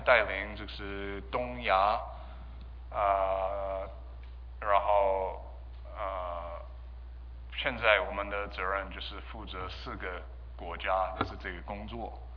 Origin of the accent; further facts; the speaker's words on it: California, United States; 我是在这边长大，我是在我是从Paulus Verdes High School 毕业